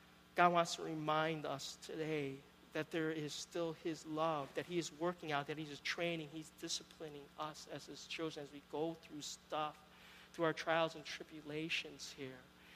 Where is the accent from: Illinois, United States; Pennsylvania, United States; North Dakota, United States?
Illinois, United States; Chicago; now in Abbotsford, California, United States; there are times I was really homesick for Chicago. I'm originally from Chicago in the States. Really homesick for Chicago.